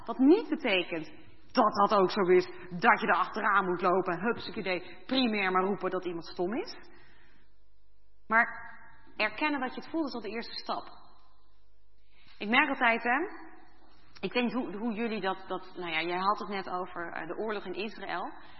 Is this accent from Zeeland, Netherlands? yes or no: no; Hoevelaken, Gelderland, Netherlands; Nou, ik ben zelf opgegroeid in Hoevelaken, kennen jullie wel, hè? Wat een lieflijk dorpje, tegen de Veluwe, heel mooi.